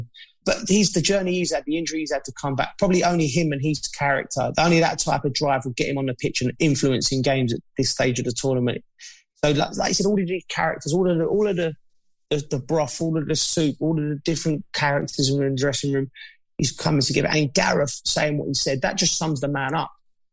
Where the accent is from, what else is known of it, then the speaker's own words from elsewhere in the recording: England, United Kingdom; And I'll just be just so happy for him and proud of him as an Englishman, you know, come Wednesday night when he takes us to our first major final.